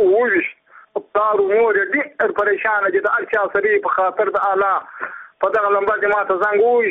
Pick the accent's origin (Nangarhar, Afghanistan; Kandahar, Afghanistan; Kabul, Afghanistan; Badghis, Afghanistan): Badghis, Afghanistan; Muqur; زه خپل د بادغیس ولایت یم د مقر د ولسوالۍ یم د نورو د کلی یم